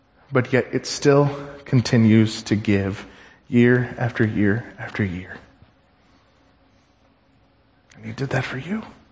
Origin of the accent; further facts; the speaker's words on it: Colorado, United States; I used to live off of a cul-de-sac, and when I grew up in Colorado, we used to all come out